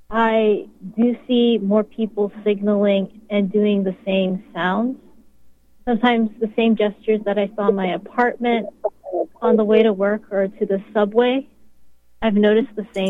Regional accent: Florida, United States; I was from Central Florida. The areas of Central Florida where I'm familiar with are Kissimmee, Orlando, Altamont Springs, yeah.

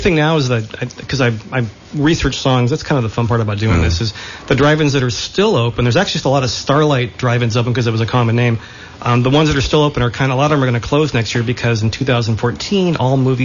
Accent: Watsonville, California, United States; This is another song about my hometown. This is about all the dining options we have in Watsonville.

